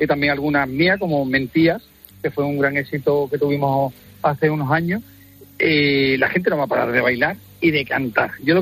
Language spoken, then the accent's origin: Spanish; Jerez, Andalusia, Spain; ellos son de Cádiz Capital, yo de Jerez, pero al final somos gaditanos